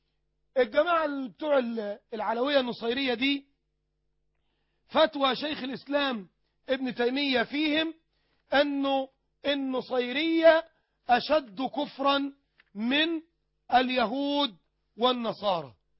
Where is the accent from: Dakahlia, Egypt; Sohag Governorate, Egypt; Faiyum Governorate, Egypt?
Sohag Governorate, Egypt; Sohag; واحنا جايين من سوهاج